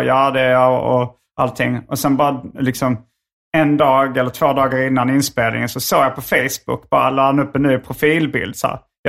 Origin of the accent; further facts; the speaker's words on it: Hjärup, Skåne, Sweden; Ja, jag är från Järup som ligger mellan Malmö och Lund.